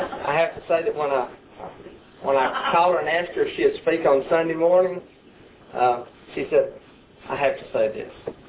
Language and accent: English; Brooklyn, New York, United States; I'm from Brooklyn, Attic.